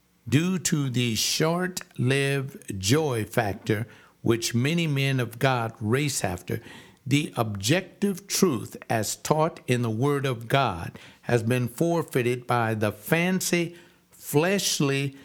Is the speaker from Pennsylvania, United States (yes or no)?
no; Los Angeles, California, United States; I grew up in South Central Los Angeles. My recollections of attending 96th Street School, Compton Avenue grade schools remain as a clear focus as I think of those early days growing up in the inner city.